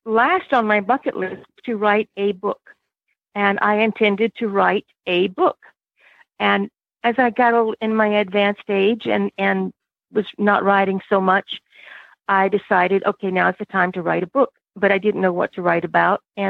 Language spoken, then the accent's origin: English; South Carolina, United States; I grew up in the South, in the South Carolina. It's my heritage.